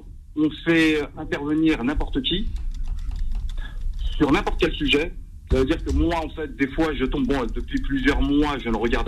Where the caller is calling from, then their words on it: Mantes-la-Jolie, Île-de-France, France; Je viens de Mantes-la-Jolie.